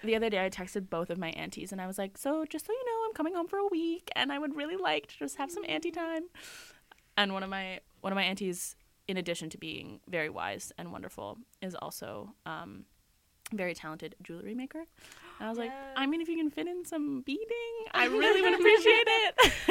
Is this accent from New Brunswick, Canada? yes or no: no; British Columbia, Canada; So I grew up on Vancouver Island in Coast Salish territory, but my family is obviously from Edmonton. So I'm, like, raised BC gal